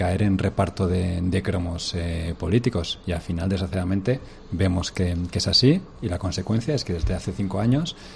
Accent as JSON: {"language": "Spanish", "region": "Cantabria", "country": "Spain", "said": "yo soy de Cantabria"}